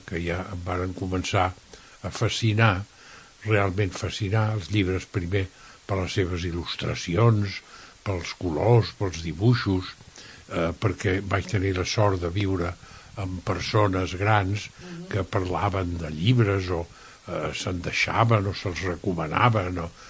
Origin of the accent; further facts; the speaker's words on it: Barcelona, Catalonia, Spain; born there; also born or lived in Torroella de Montgrí; vaig néixer a Barcelona, de la qual no me n'arrepenteixo, sóc d'una antiga família empordanesa de Torroella de Montgrí i molt temps enrere provinent de Palafrugell